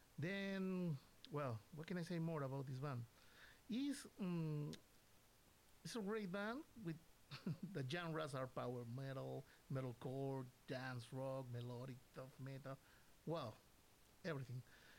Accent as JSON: {"language": "English", "region": "Lima", "country": "Peru", "second_language": "English", "said": "You know, I'm from Lima, Peru."}